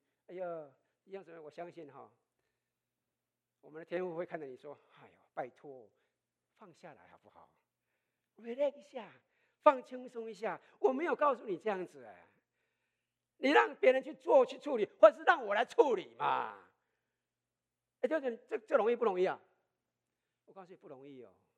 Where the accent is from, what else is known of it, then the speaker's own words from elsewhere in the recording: China; 我们中国人讲一句话，有没有？